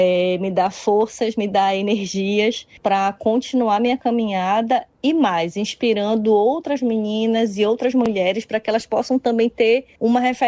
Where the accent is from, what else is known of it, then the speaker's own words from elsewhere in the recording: Belém, Pará, Brazil; also born or lived in Paraíba; now in Recife, Brazil; Eu sou paraibana de nascença, fui criada e fiz a graduação em Belém do Pará, né, no Norte, e estou em Recife, Pernambuco, há quase 20 anos.